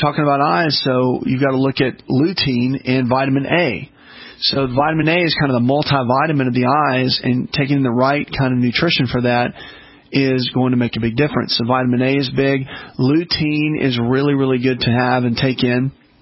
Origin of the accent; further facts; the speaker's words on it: Tennessee, United States; Tennessee and Mississippi. Oh, you gotta love Tennessee and Mississippi. Oh my goodness. My home state.